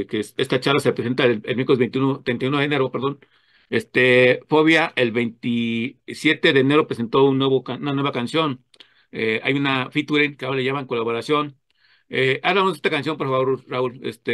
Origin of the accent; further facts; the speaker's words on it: Mexico; Como mexicano, orgulloso